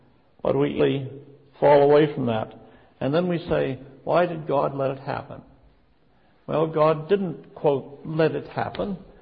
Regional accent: Pennsylvania, United States; I don't get very much into the big football games, but I was raised very near Pittsburgh.

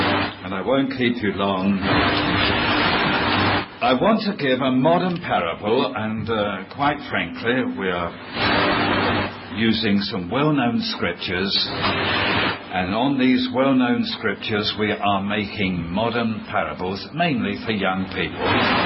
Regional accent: London, United Kingdom; I come from London, the East End of London, as you know.

